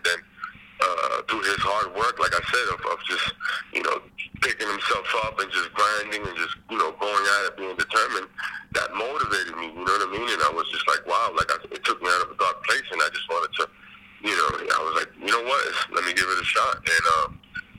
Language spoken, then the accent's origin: English; Massachusetts, United States; You not only from my boxing gym from back home, because I'm from Massachusetts.